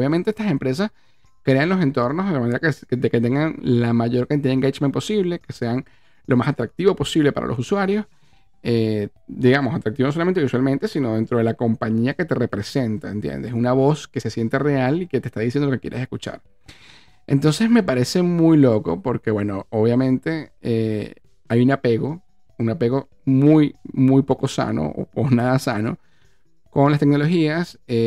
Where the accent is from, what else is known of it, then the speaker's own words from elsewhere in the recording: Venezuela; now in Argentina; como venezolano, lo siento y lo sé, porque crecí en Venezuela, y ahora que estoy en Argentina